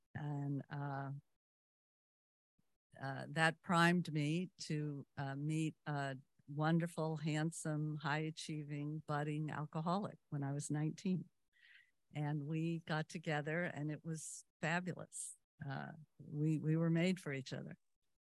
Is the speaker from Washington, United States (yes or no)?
no; Berkeley, California, United States; now in Danville, United States; I'm from Danville. Thank you for letting me come and do this. I'll talk about how it was, what happened, and how it is now. I grew up in a large family right near here in Berkeley, a large Irish Catholic family